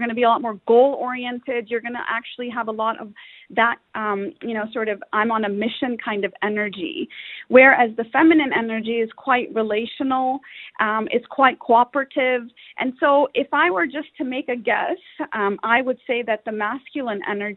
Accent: Pakistan; I have to say Pakistan because I am from Pakistan.

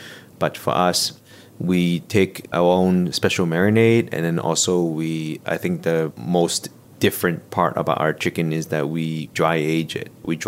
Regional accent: Hong Kong; I was born here in Hong Kong, raised in Chinese family.

